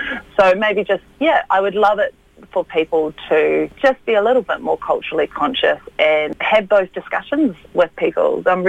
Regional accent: Te Kuiti, Waikato, New Zealand; also born or lived in North Shore; growing up in Te Kuiti, which is like a small country town in the central North Island. So I went straight from there to the North Shore.

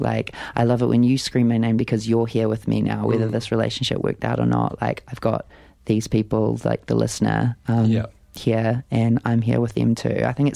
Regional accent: Hawke's Bay, New Zealand; got ties to Wellington, living there for a while, and I've played in Christchurch, and I know I've got fans there, and I'm from Hawke's Bay

